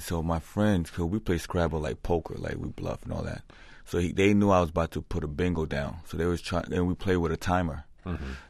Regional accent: New York, United States; I grew up in New York.

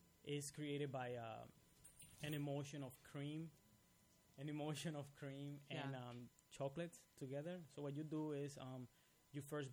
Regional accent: Dominican Republic; I'm from the Dominican Republic.

